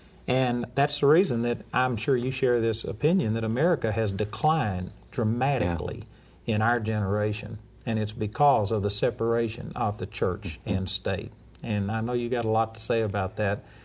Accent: Southern United States, United States; I was raised in the Bible Belt. We had prayer in school.

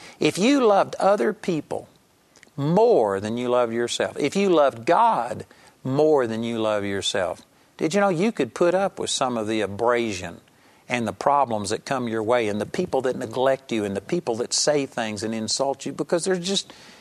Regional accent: Texas, United States; I'm a hick from Texas.

